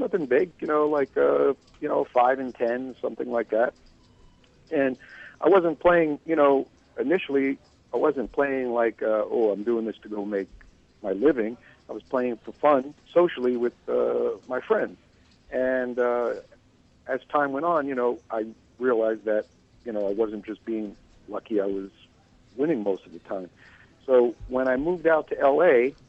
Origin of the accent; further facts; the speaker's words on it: Bronx, New York, United States; Well, Dennis, I grew up in the Bronx, and the area of the Bronx I grew up in was actually a lot of Italian immigrants. And so there's pizzerias, Italian cafes. I'm half Italian, pretty much everyone in the neighborhood I grew up in was Italian.